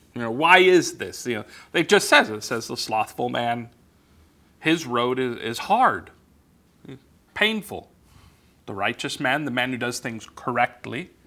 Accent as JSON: {"language": "English", "town": "Los Angeles", "region": "California", "country": "United States", "tie": "born or raised there", "said": "I grew up in Los Angeles. The roads don't do that every year."}